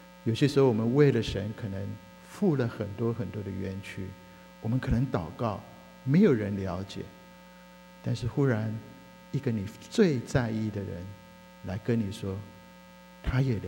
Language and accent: Chinese; Taiwan; 我从小在台湾长大，我们在台大附近